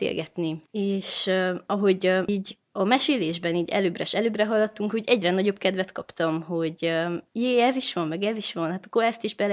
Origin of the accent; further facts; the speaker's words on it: Miercurea Ciuc, Harghita, Romania; itt lakom a Szent Imre katolikus kollégiumban, amúgy csíkszeredai származású vagyok.